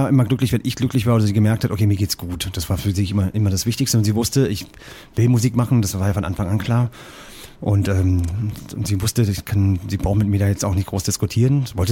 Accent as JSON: {"language": "German", "region": "East Germany", "country": "Germany", "said": "Also ich bin ja Ossi, das kann ich ganz klar sagen."}